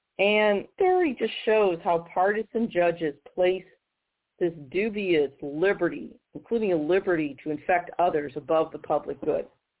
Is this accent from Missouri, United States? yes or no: yes; Missouri, United States; But many states, including here in my home state of Missouri